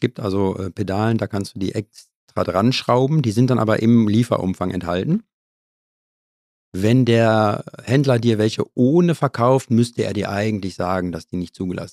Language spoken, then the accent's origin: German; Marl, North Rhine-Westphalia, Germany; ich komme ja aus Marl, das ist im Kreis Recklinghausen, da gibt es nicht wirklich viele Berge.